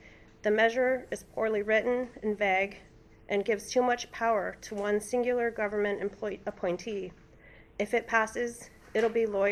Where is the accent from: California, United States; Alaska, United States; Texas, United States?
Alaska, United States; Nome; I was born and raised in Nome and have lived in Alaska my whole life